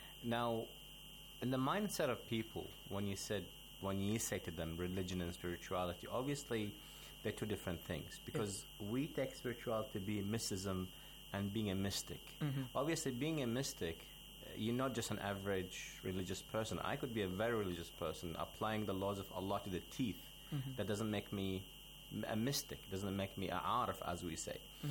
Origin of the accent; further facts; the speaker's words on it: Australia; I'm from Australia, but originally my parents are Arabs, so alhamdulillah, I got the blood in me. And I'm almost 8 years in the seminary of Qom as well.